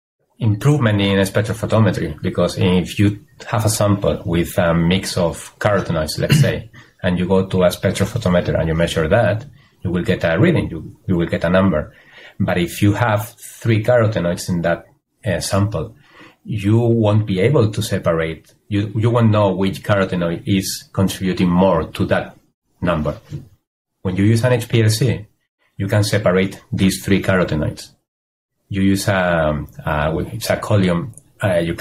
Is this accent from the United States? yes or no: no; Spain; Well, I am a biochemist and I'm from Spain